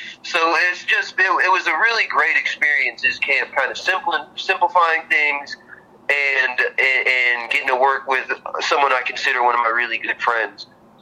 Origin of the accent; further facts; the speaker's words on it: Arkansas, United States; I'm being from Arkansas, I'm a fan of country myself